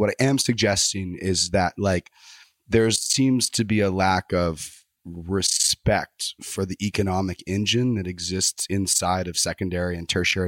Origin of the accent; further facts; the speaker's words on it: Texas, United States; just because I'm from Texas, I'm a very progressive person.